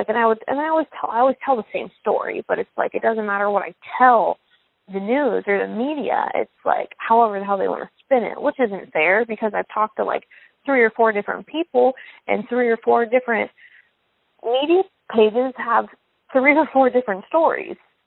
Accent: Wilmington, United States; we're from Wilmington. There's like three different law enforcement agencies in this town.

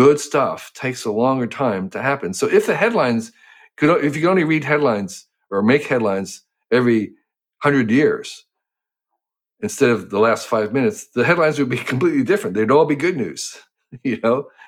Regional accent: Westfield, New Jersey, United States; In Westfield, New Jersey, and I planted a seedling

